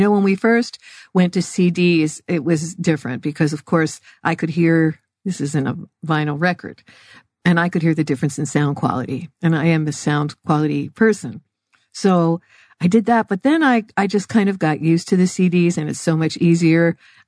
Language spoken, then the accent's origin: English; Tucson, Arizona, United States; born there; now in Phoenix, United States; I was born in Tucson, went away, came back anyway.